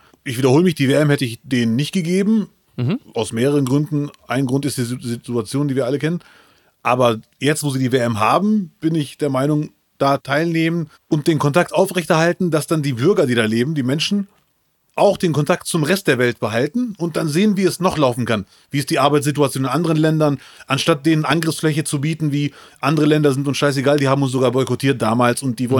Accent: Morocco; Also ich als Marokkaner und Moslem würde doch gerne Kritik.

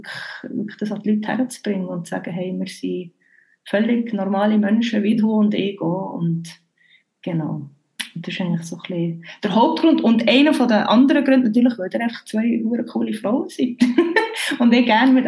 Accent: Bern, Switzerland; accent: Bernese; jetzt komme ich da mit meinem Berner Dialekt.

